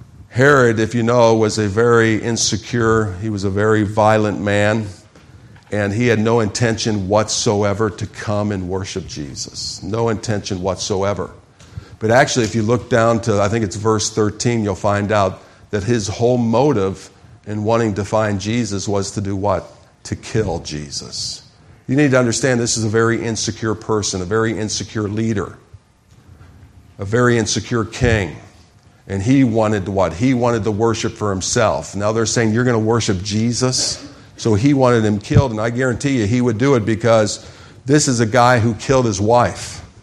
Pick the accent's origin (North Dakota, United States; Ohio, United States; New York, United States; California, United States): Ohio, United States; Dayton; when I was growing up in Dayton, Ohio, it seemed like searchlights were out all the time.